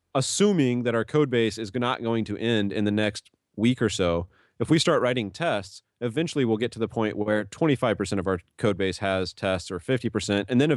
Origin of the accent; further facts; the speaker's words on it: Kansas City, Missouri, United States; I'm originally from Kansas City. So I tried to make it back there for conferences and stuff.